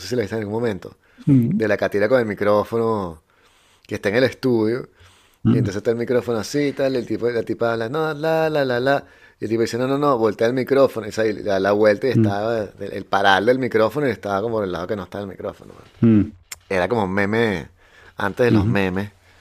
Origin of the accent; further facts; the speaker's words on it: Venezuela; Y que sí, yo soy de Venezuela.